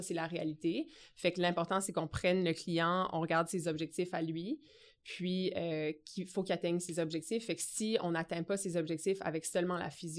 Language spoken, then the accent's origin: French; Moncton, New Brunswick, Canada; also born or lived in Ontario; Là, je viens de Moncton, au Nouveau-Brunswick. J'ai terminé mon secondaire en Ontario.